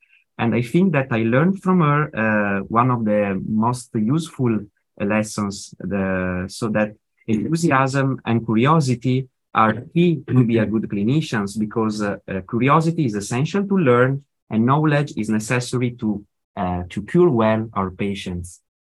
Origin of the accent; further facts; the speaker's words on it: Verona, Veneto, Italy; now in Padua, Italy; Padova is not my hometown. I come from Verona, which is quite close, but I studied medicine in Padova